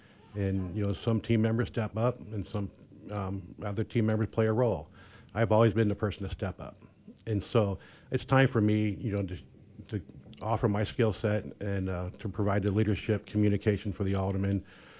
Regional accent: Quincy, Massachusetts, United States; I'm 62 years old, born and raised in Quincy. I'm the youngest of eight kids. Grew up in St. Francis. We moved to Blessed Sacrament Parish. I raised my family here in Quincy.

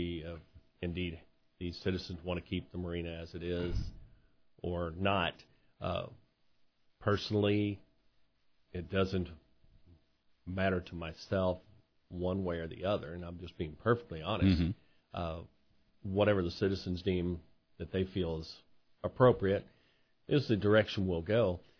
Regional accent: Hannibal, Missouri, United States; I grew up in Hannibal. I have fished the river and all the little backwaters.

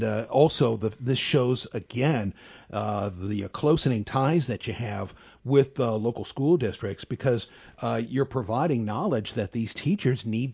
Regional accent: Missouri, United States; growing up in St. Louis County, my late mother taught in the special school district

